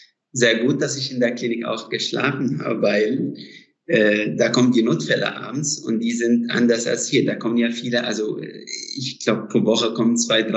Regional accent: Alexandria, Alexandria Governorate, Egypt; German is a second language; moved away as an adult; now in Germany; Ich war nur einfach da in der Uni, in der Uniklinik in Alexandria und in meiner Heimat.

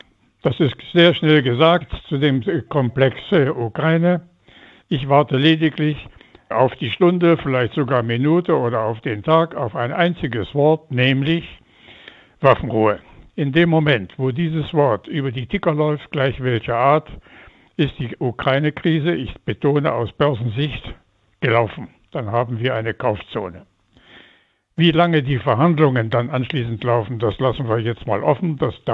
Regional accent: Poland; Ich komme aus Polen, deshalb bin ich also ein bisschen östlicher noch orientiert.

